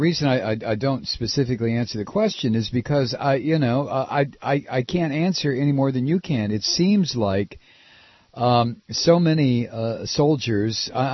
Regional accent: United States; but since I am an American, I think of them first.

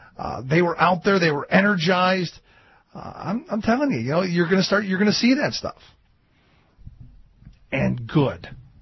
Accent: Ohio, United States; Well, something good from my home state.

